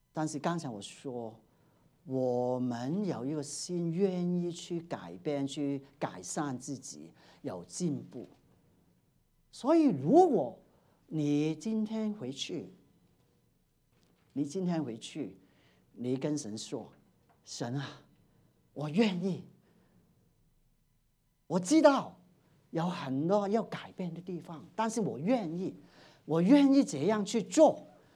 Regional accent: China; 怎么我们中国人说担台都没有力什么都做不完做不成。

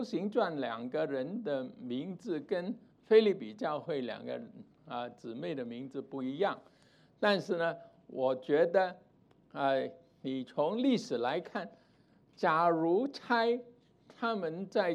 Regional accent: China; 我们中国人 的文化传统都不是这样嘛

